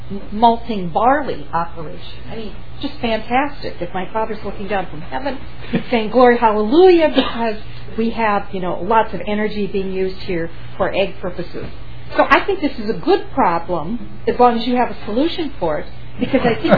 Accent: United States; Since I grew up in the Red River Valley, smack dab between Fargo and Grand Forks, knowing, you know, that American Crystal is right in my hometown

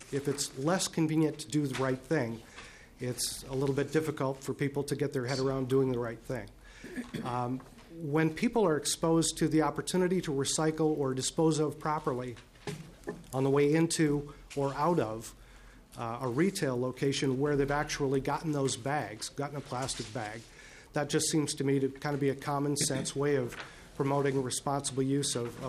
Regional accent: Minnesota, United States; And I'm just a Minnesotan, and so forgive me for looking at this in the most simple possible terms

